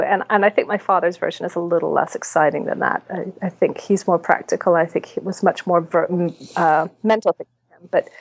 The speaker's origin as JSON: {"language": "English", "region": "New Mexico", "country": "United States", "tie": "born there", "accent": "semi-British", "said": "I ended up that way. I was born in New Mexico to non-Mormon parents, actually non-believing parents anyway."}